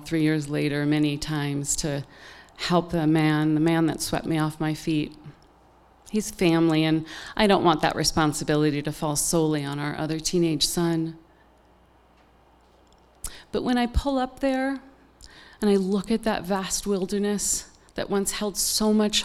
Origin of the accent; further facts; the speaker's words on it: California, United States; those wildfires that are raging across my home state of California.